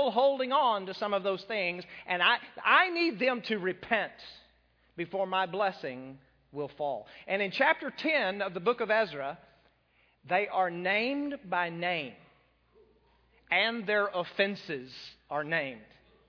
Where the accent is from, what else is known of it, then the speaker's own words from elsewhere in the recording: Monahans, Texas, United States; I remembered growing up in Monahans, Texas, our paper came out twice a week.